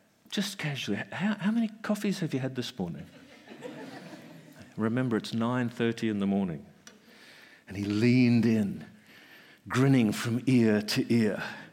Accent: Australia; I must say, being Australian proved, once again, to be an utter blessing.

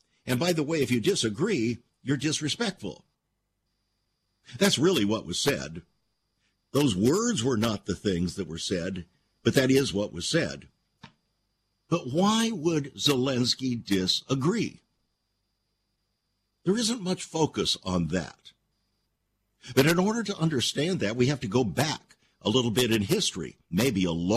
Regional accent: United States; I'm an American, and I do believe that Donald Trump is doing a wonderful thing.

